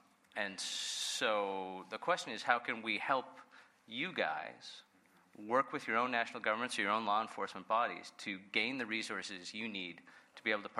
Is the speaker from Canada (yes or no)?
yes; Canada; So Tukas is Canadian, I'm Canadian, we operate out of Toronto